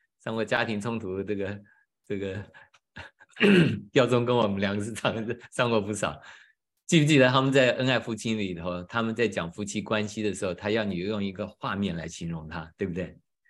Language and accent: Chinese; China; 所以呢，第一个打破我们中国人的传统